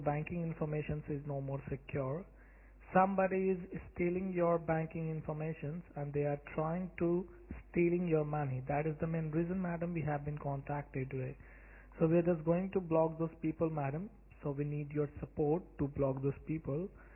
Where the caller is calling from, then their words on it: Melbourne, Victoria, Australia; I'm ringing you from Melbourne, Australia.